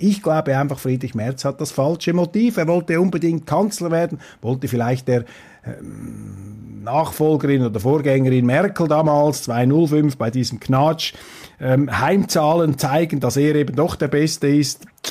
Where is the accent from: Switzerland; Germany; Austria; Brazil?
Switzerland; Ich würde mir jetzt nicht anmaßen, hier endgültig, das steht mir auch als Schweizer nicht zu, ein Urteil abzugeben.